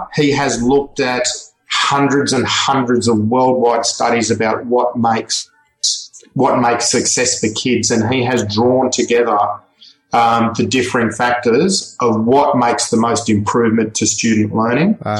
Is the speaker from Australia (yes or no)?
yes; Australia; one of being Aussie